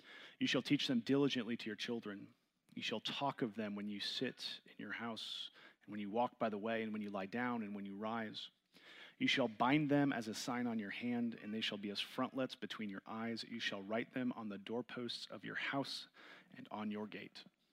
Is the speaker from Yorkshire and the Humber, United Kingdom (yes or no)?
no; Scotland, United Kingdom; accent: Scottish; Maybe that's my Scottish accent coming out finally.